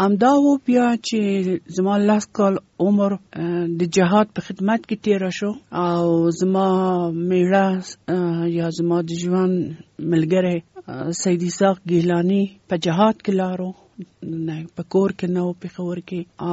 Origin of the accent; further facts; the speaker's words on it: Kabul, Afghanistan; زه د کابل یم او په کابل ښار کې پیدا شوم